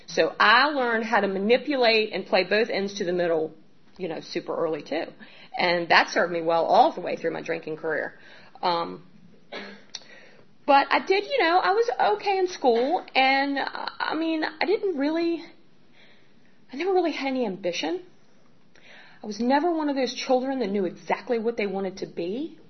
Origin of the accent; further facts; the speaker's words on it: Richmond, Virginia, United States; born there; I was born in Richmond, Virginia. I was adopted.